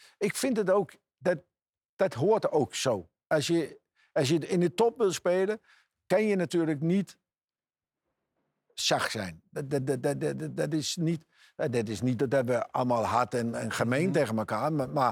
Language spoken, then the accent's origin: Dutch; Copenhagen, Capital Region, Denmark; Dutch is a second language; Ik kwam zelf van Kopenhagen, ja.